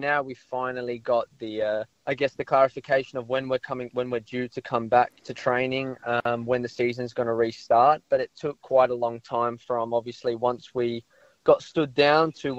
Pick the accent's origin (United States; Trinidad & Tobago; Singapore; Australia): Australia; South Australia; And being South Australian